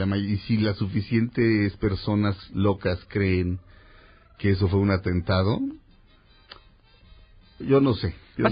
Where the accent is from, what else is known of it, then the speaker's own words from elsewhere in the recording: Mexico; O sea, digo, a fin de cuentas, somos mexicanos todos, ¿no?